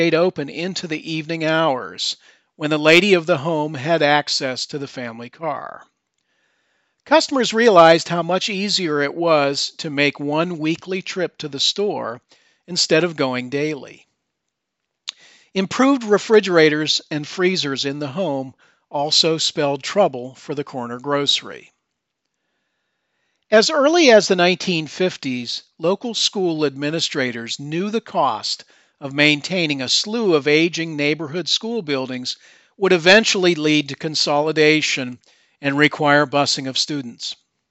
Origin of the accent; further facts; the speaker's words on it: Kane, Pennsylvania, United States; I would not trade my memories of growing up in Kane and walking to school and stopping off to buy penny candy on the way home.